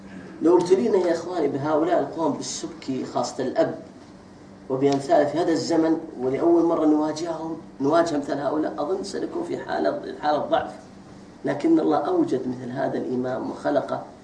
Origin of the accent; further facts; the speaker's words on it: Saudi Arabia; بل صار الآن عندنا في السعودية